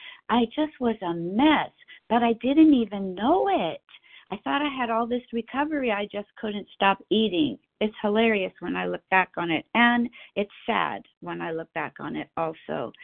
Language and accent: English; California, United States; I'm from Southern California.